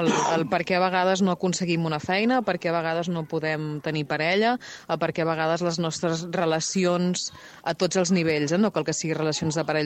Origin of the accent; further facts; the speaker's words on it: Mataró, Catalonia, Spain; Jo vinc de Mataró.